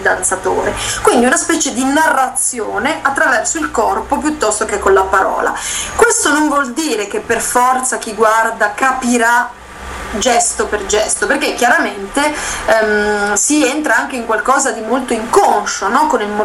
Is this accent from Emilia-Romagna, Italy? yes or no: no; Liguria, Italy; vivevamo a Bologna. Insomma, siamo capitati a Bologna, insomma, per vari motivi, perché Alessandro era emiliano, io sono ligure